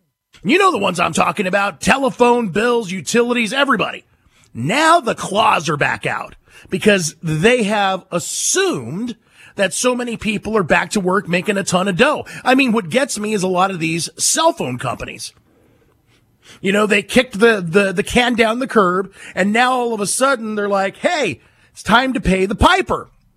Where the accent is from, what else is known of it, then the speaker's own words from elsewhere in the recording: United States; Okay, hell yeah, I'm an American. I'm a patriot, baby.